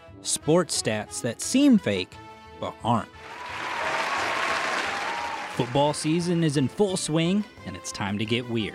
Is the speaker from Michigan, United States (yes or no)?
yes; Michigan, United States; Yep, my home state Lions went from 1958 to 1990 and 1992 to today without a single playoff win.